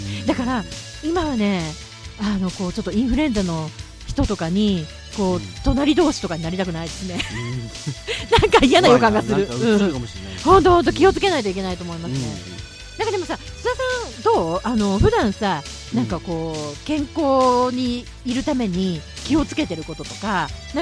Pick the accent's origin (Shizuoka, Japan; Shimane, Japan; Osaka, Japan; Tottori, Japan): Shizuoka, Japan; 地元が静岡県なんですよ